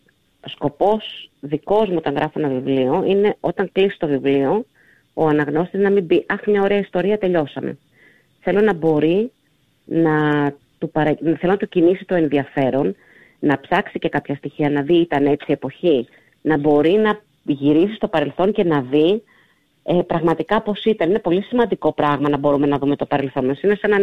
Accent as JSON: {"language": "Greek", "town": "Athens", "region": "Attica", "country": "Greece", "tie": "born there", "said": "μου είναι από τα Τρίκαλα. Ο πατέρας μου είναι από τη Σκόπελο. Mm-hmm. Γι' αυτό και το πρώτο μου βιβλίο ήταν να αναφερόταν σε Σκόπελο. Εγώ έχω γεννηθεί στην Αθήνα, αλλά το αίμα δεν πάβει ποτέ να κυλάει στις φλέβες κάποιου. Είναι οι ρίζες του."}